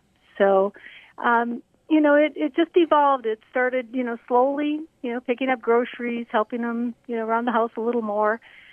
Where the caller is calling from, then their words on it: Ely, Minnesota, United States; I am on the shores of Fall Lake, just outside of Ely, Minnesota right now.